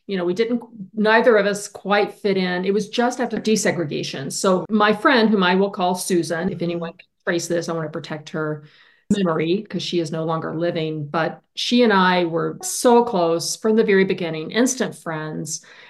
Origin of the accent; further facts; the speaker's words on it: Alabama, United States; now in Wisconsin, United States; I grew up in the Deep South in South Alabama. My accent these days is very adapted to where I am in Wisconsin. But I grew up as the child of a Southern Baptist preacher.